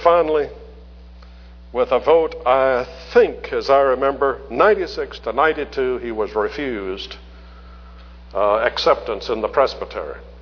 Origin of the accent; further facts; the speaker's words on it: the South, United States; accent: southern; I had to pronounce tyrants in my good southern accent slowly so they would get it.